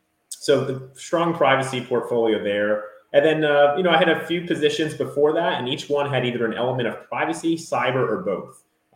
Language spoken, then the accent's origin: English; New Jersey, United States; even my home state of New Jersey.